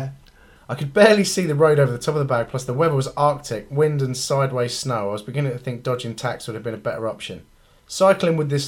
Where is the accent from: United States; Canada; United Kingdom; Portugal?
United Kingdom; Cambridge, East of England; I know I come from Cambridge where cycling is practically genetic